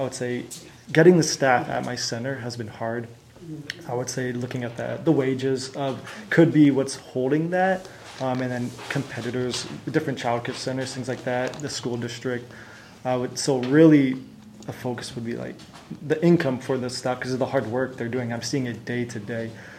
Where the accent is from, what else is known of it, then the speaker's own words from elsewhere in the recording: Shoreline, Washington, United States; I'm from Shoreline. I went to Shorecrest High School. I'm a graduate of Shorecrest High School and Shoreline Community College.